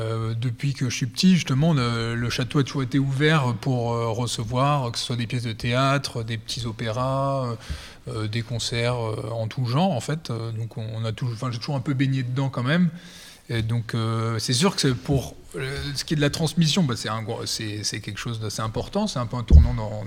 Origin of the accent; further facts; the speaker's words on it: Agen, Nouvelle-Aquitaine, France; je suis du coin, j'ai grandi, de toute façon, j'ai grandi ici jusqu'à 18 ans, même si j'étais un peu en pension pour le lycée, on est revenu tous les week-ends. Et j'ai grandi ici dans la maison